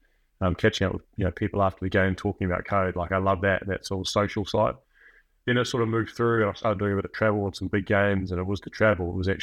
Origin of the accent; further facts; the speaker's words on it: New Zealand; growing up in New Zealand, love rugby, love watching the All Blacks, want to be involved, love playing, grew up playing.